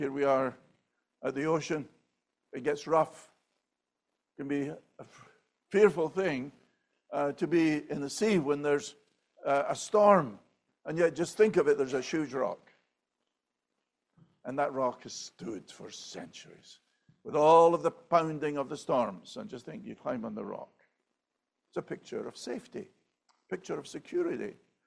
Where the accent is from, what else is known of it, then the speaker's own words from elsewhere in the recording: Scotland, United Kingdom; I'm Scottish. We don't overemphasize that too much. You know, we're not as warm and fuzzy as most Americans